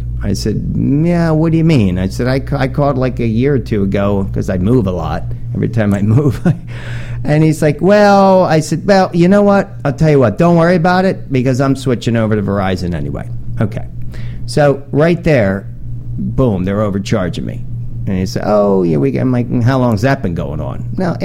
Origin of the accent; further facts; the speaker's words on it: New Jersey, United States; I'm from Jersey, not from that Channel Island